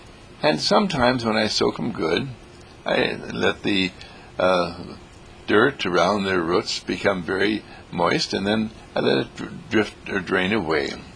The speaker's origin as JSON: {"language": "English", "region": "Wisconsin", "country": "United States", "tie": "born or raised there", "said": "As I was growing up in Wisconsin, orchids were very precious, very rare and very beautiful."}